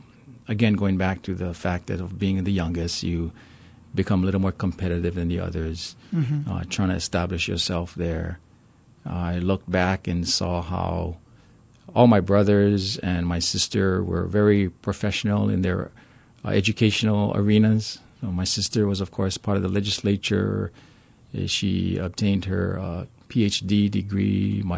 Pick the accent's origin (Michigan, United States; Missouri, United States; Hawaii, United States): Hawaii, United States; Pearl City; I grew up in Pearl City. Did all my Hanabara days, you know, running through cane fields, just to kind of show my age here. Mm-hmm. Pearl City was considered country, and very rarely came into the city.